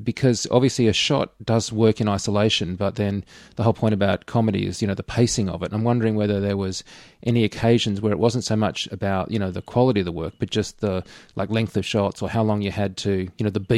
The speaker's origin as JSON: {"language": "English", "country": "Australia", "said": "being an Australian, I kind of recognize certain"}